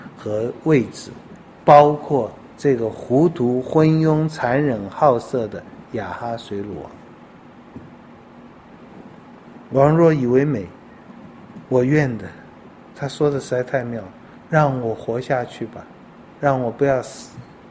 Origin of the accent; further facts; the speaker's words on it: China; 我们中国人一枝梨花春带雨，哭着讲吗？